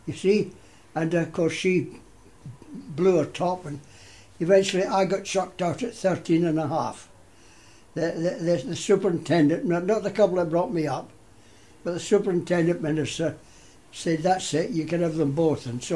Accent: Glasgow, Scotland, United Kingdom; born there; Well, I was born in Glasgow.

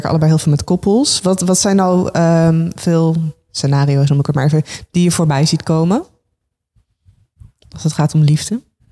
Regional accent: Gelderland, Netherlands; Ik kom uit de Achterhoek. Best wel, mijn ouders zijn hele nuchtere, down-to-earth mensen. Ik heb Filipijnse roots

